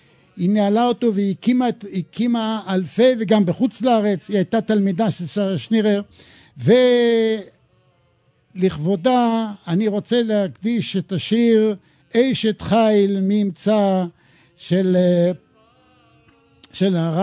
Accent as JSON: {"language": "Hebrew", "town": "Jerusalem", "region": "Jerusalem District", "country": "Israel", "said": "אני נמצא בבני ברק, האולפן בבני ברק, אני ירושלמי, אבל עכשיו הגעתי לבני ברק."}